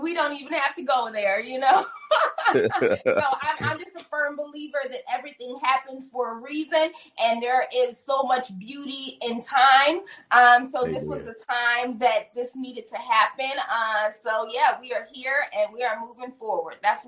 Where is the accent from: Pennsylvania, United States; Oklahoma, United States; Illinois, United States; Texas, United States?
Illinois, United States; Bartlett; moved away as an adult; also born or lived in Chicago / New York; in Chicago, my hometown, Bartlett, Illinois.